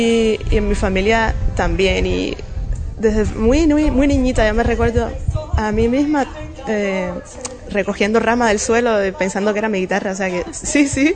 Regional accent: Cuba; En Cuba yo soy de Cuba, y yo creo que somos una tierra de mucha raigambre musical

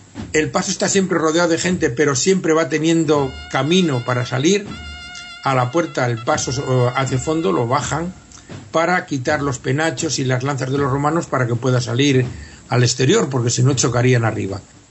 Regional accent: Zamora, Castile and León, Spain; nos vamos a ir a mi tierra, lo siento, pero vamos a ir a Zamora. Normalmente hace frío, bastante frío.

